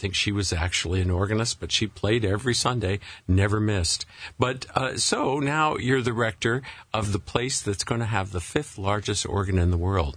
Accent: Madera, California, United States; I grew up in Madera in the middle of the Central Valley

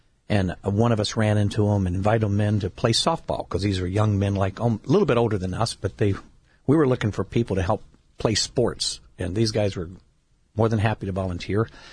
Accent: Kentucky, United States; I grew up in Kentucky.

